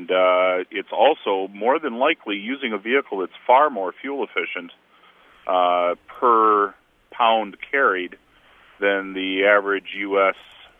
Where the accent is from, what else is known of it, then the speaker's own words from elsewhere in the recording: Wisconsin, United States; now in Racine, United States; I live in Racine, but I'm vacationing in my hometown area up here in northern Wisconsin.